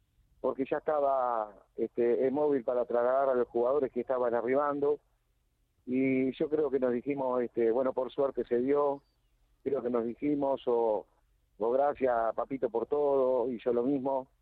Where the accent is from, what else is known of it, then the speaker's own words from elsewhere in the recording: Uruguay; Nosotros somos charrúa, sangre charrúa tenemos. Que eran los indígenas que vivían aquí en nuestro país, por eso nos dicen los charrúa a nosotros, ¿no?